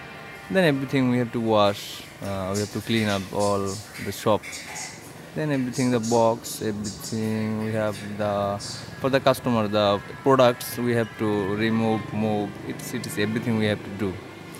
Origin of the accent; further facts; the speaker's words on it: Saraspur, Khulna Division, Bangladesh; English is a second language; I'm come from Bangladesh and my address is Khulna, Bagerhat, Mullahat, Saraspur. Saraspur is my village. Nice village.